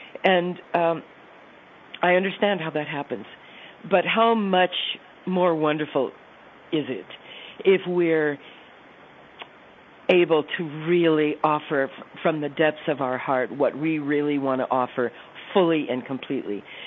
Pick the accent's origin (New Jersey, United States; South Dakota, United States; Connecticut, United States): South Dakota, United States; I'm from South Dakota, so the First Nations tribes there are very powerful in the story of that place. So I believe I grew up with those vibrations all in the air